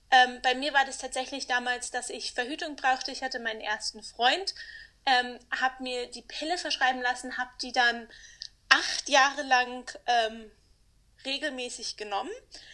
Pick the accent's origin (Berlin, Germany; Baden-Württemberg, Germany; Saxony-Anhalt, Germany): Berlin, Germany; moved away as an adult; now in Vienna, Austria; ich bin 32 Jahre alt und bin gebürtige Berlinerin, wohne aber seit etwas mehr als einem Jahr mit meinem Partner in Wien.